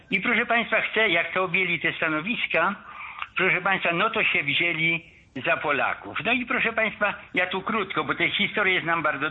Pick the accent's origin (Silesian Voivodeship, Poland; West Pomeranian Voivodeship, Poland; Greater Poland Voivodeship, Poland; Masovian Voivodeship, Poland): Greater Poland Voivodeship, Poland; ja z Wielkopolski pochodzę, z takiego miasteczka tam obok Konina.